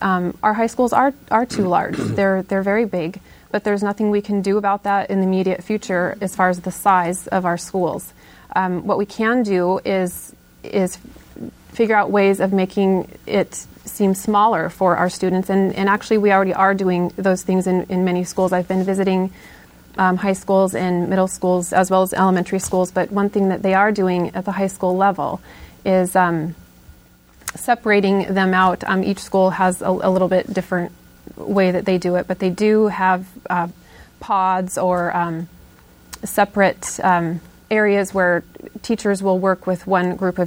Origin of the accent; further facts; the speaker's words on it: Nenana, Alaska, United States; Well, first of all, I grew up in a very small community here in Alaska. I grew up in Nenana, and I came to college here at the University of Alaska